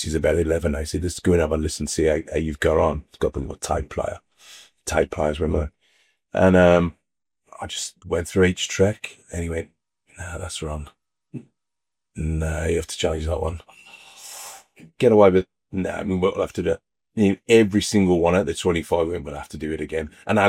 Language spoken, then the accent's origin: English; Birmingham, West Midlands, United Kingdom; no, I'm not from the Black Country, I'm from Birmingham